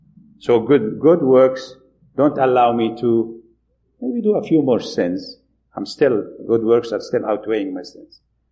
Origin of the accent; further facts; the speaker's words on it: Egypt; You see, I come from Egypt.